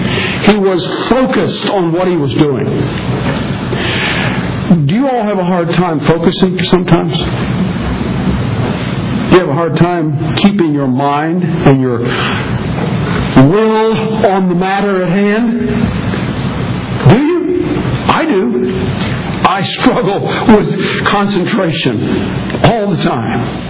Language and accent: English; West Virginia, United States; I pastored a church some years ago in my home state of West Virginia